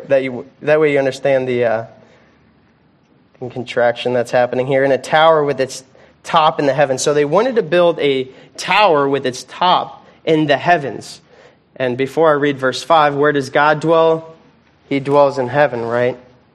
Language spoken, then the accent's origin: English; Florida, United States; Growing up in Florida, right, we have different structures.